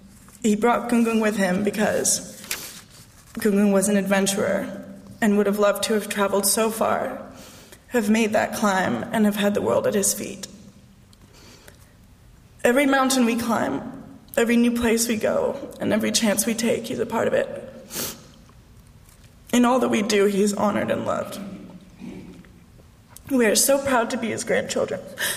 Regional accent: Hong Kong; because my sister and I grew up in Hong Kong.

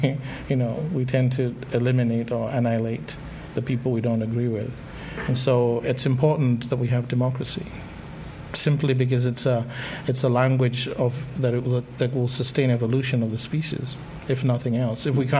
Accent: Nigeria; I grew up in Africa. I grew up in Nigeria.

